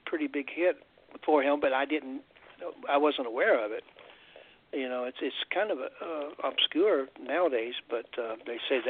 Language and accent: English; Kentucky, United States; accent: Southern; I can do a Kentucky accent because I'm from Kentucky, but now the people in Kentucky make fun of me. Now they say that I don't sound like them anymore. But I'm sort of lost most of my Southern accent.